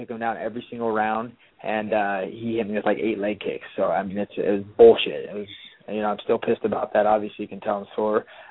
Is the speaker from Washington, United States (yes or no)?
yes; Yakima, Washington, United States; my home state, Yakima, or Washington.